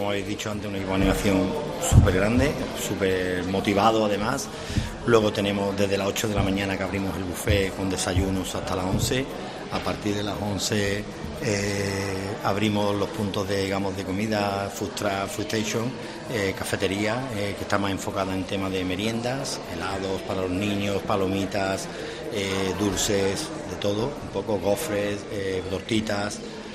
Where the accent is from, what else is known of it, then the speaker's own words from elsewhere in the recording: Matalascañas, Andalusia, Spain; Matalascañas para mí, bueno, en mi casa, en mi pueblo, o sea, todo, mi trabajo, todo, mi familia, mi pueblo, mis amigos, todo lo tengo aquí.